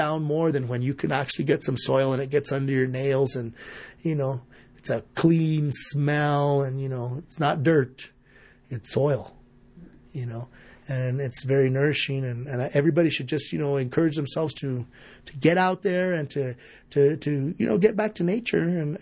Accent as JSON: {"language": "English", "town": "Towson", "region": "Maryland", "country": "United States", "tie": "born or raised there", "said": "I grew up in Towson. I'm not a sidewalk person."}